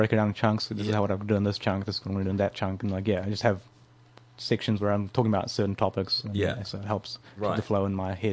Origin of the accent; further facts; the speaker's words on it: Upper Hutt, Wellington, New Zealand; Upper Hutt.